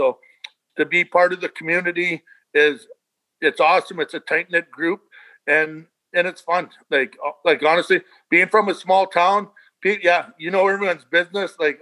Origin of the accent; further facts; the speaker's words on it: Chetwynd, British Columbia, Canada; So growing up in Chetwynd, I was related to everyone. It's a very small town